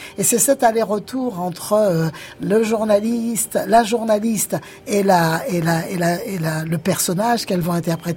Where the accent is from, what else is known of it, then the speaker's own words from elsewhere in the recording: Guadeloupe, France; je précise que je viens de la Guadeloupe